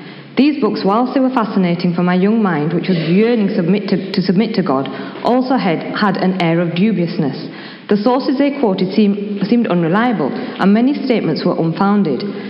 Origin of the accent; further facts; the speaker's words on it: Yorkshire and the Humber, United Kingdom; I was born and raised in Yorkshire, and I grew up in a family where they were Muslims, but really I'd say they were cultural Muslims.